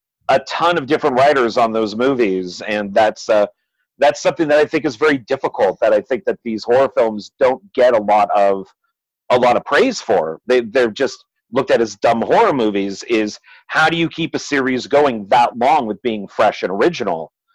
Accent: Pasadena, California, United States; I was from Pasadena, he's in LA, and for roughly 5 years

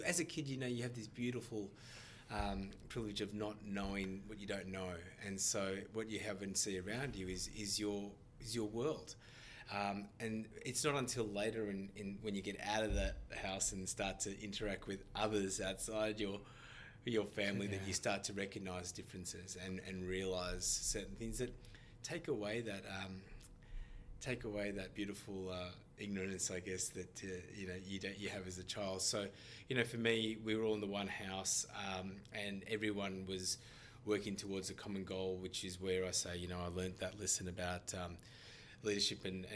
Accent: Australia; born there; I was born and blessed in Aussie, but also blessed to have a fantastic childhood with a very diverse background.

